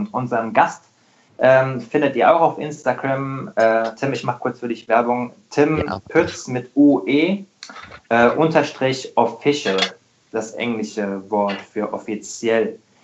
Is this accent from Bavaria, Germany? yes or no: no; Hesse, Germany; Ich bin auch Hesse. Ich komme aus dem Rheingau bei Wiesbaden.